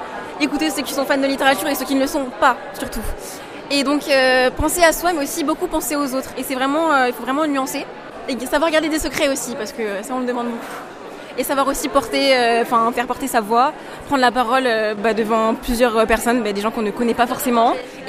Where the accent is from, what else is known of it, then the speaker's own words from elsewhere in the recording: Martinique; je viens de la Martinique. Je suis une élève de terminale dans un lycée privé qui s'appelle le séminaire Collège à Fort-de-France.